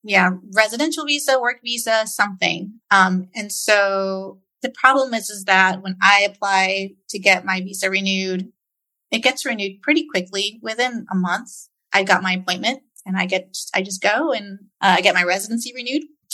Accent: United States; now in Dominican Republic; It's things that I, as a American living in the DR, I can't relate.

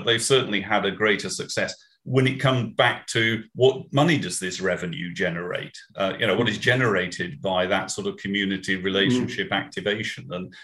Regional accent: Yorkshire and the Humber, United Kingdom; I speak with feeling as a Yorkshireman whose county just got relegated into the second division

